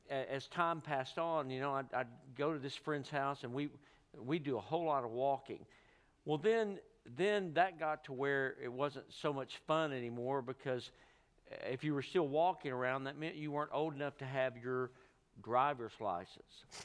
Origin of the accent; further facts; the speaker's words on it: Texas, United States; When I was growing up in East Texas, I lived out in the country, but one of my best friends lived not far from the elementary school we went to.